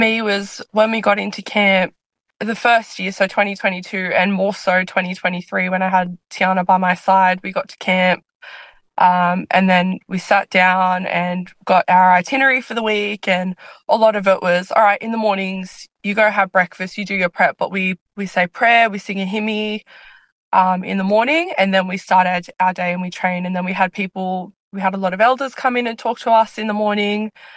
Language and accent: English; Sydney, New South Wales, Australia; So we grew up in the East Sydney, so Matchville, Maroubra area. We had a great upbringing.